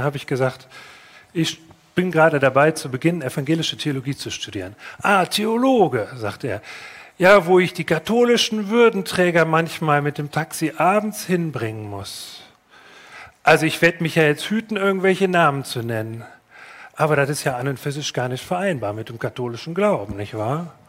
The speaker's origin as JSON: {"language": "German", "region": "Rhineland", "country": "Germany", "said": "Ich komme aus dem Rheinland, aus einer sehr katholischen Gegend."}